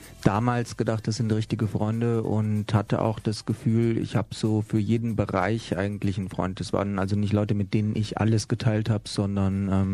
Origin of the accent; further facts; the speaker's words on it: Mettmann, North Rhine-Westphalia, Germany; Also ich bin geboren in Nordrhein-Westfalen, in Mettmann. Das ist ein kleiner Ort in der Nähe vom Neandertal.